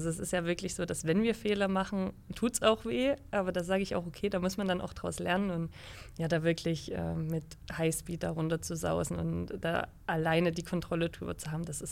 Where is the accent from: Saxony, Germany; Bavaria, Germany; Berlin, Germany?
Saxony, Germany; Annaberg-Buchholz; Genau, also ich komme aus Annaberg-Buchholz und da in der Nähe liegt Oberwiesenthal, Wintersportort in Deutschland natürlich.